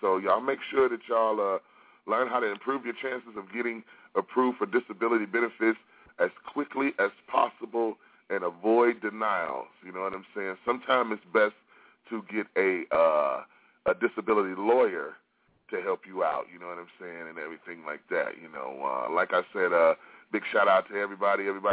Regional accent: Detroit, Michigan, United States; And this happened in my hometown, Detroit, in Dearborn, Michigan, from Dearborn Heights.

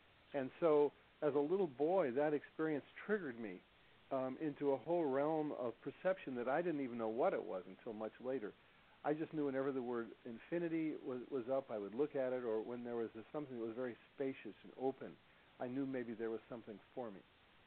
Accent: Chicago, Illinois, United States; also born or lived in New York City / Detroit; I was born in New York City. I grew up in Chicago and Detroit, and I was always interested in spiritual things

